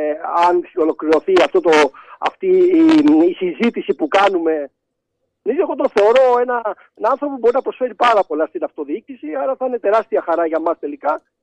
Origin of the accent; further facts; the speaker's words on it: Rhodes, South Aegean, Greece; εγώ είμαι Ροδίτης.